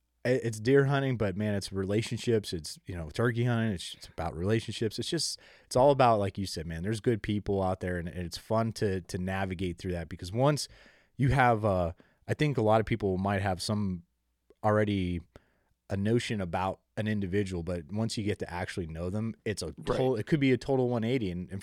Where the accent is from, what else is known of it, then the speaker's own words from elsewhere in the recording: Pennsylvania, United States; I said, oh, 570. That's where I grew up.